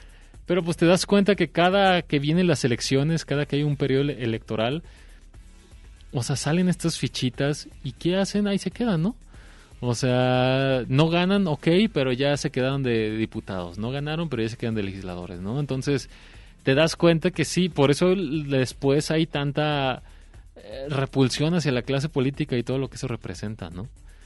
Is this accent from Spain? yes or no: no; Mexico